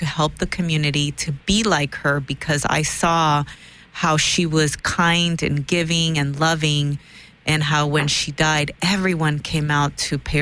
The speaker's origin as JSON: {"language": "English", "country": "El Salvador", "tie": "born or raised there", "second_language": "English", "moved": "yes", "lives_now": "United States", "said": "I was born in El Salvador. I was mostly raised by my grandmother. She died when I was 10 years old. She was in our little small town in El Salvador, a community leader, a religious leader."}